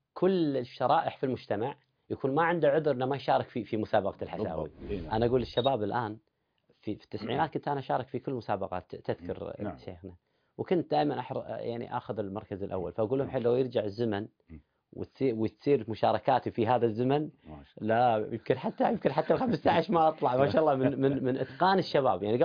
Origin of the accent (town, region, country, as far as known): Kuwait